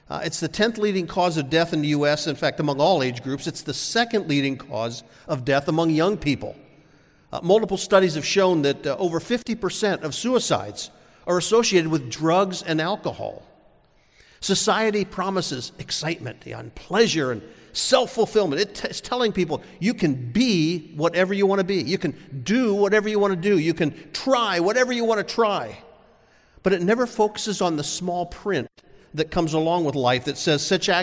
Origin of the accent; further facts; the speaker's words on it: Bloomsburg, Pennsylvania, United States; I grew up in this greater area. I grew up just outside Bloomsburg. My mother was from Wilkes-Barre.